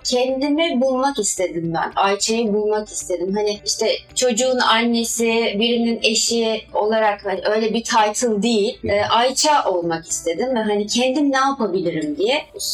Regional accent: Ankara, Turkey; now in Istanbul, Turkey; Gazi Ekonomi mezunuyum. Ankara'lıyım.

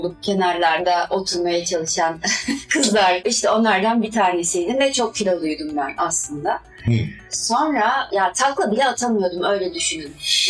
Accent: Ankara, Turkey; now in Istanbul, Turkey; Gazi Ekonomi mezunuyum. Ankara'lıyım.

